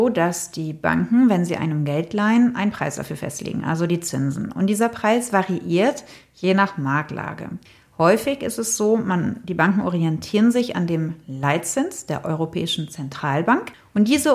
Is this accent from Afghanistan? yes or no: no; France; German is a second language; now in Germany; Ursprünglich komme ich aus Frankreich. Ich lebe aber schon seit 24 Jahren in Deutschland.